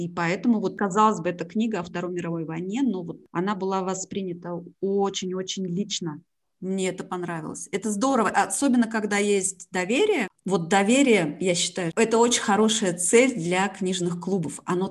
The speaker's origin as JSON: {"language": "Russian", "town": "Tomsk", "region": "Tomsk Oblast", "country": "Russia", "said": "Я сама из Томска, я знаю Новосибирск, я академгородок знаю."}